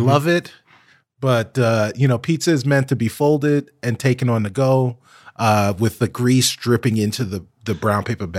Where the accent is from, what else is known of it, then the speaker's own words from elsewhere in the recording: New York City, New York, United States; now in Chicago, United States; I am originally from New York, so I am a New Yorker, born and bred.